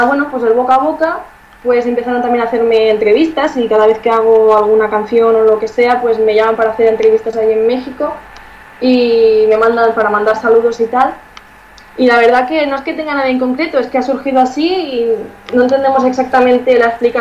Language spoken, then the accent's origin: Spanish; Catalonia, Spain; recibo mucho apoyo, de España también, y por supuesto de Cataluña, ¿no?, porque de aquí soy